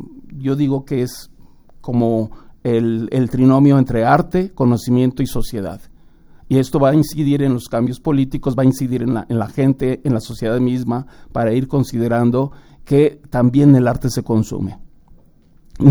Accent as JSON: {"language": "Spanish", "country": "Mexico", "said": "es necesario para poder ir construyendo nuestra identidad como mexicanos."}